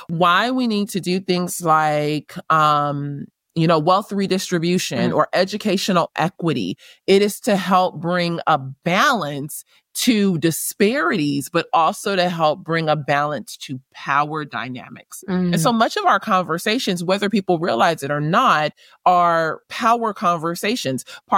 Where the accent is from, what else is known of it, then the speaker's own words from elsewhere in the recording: United States; this is where I'm from. This is my nationality.